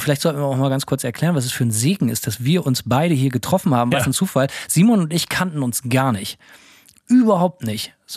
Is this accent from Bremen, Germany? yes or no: yes; Bremen, Germany; Ich bin in Bremen aufgewachsen, da gibt es den Freimarkt, das jährliche Volksfest, allein seit 1000 Jahren.